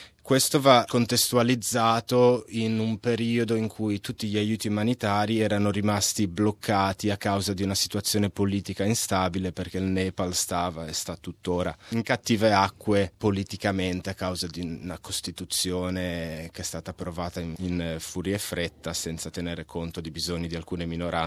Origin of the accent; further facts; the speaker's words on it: Genoa, Liguria, Italy; moved away as an adult; now in Melbourne, Australia; vivo in Australia, Melbourne, da 7 anni, sono un genovese, ho studiato comunicazione a Bologna dove ho lavorato per Repubblica per un paio d'anni